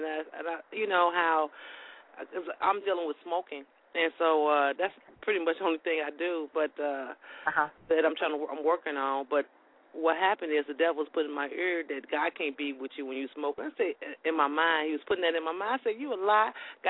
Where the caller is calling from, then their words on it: Houston, Texas, United States; Right now I'm calling from Houston.